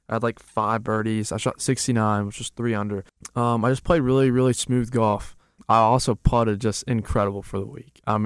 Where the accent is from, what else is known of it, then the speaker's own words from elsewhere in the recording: Arkansas, United States; Harding's in my hometown, but I really wanted to get away.